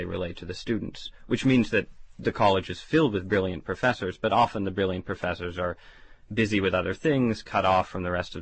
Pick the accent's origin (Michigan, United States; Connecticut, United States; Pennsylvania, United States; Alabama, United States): Connecticut, United States; New Haven; I grew up outside New Haven, and so I was in the shadow of Yale.